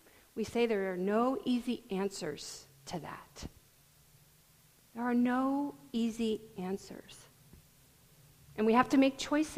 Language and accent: English; California, United States; I was raised in California.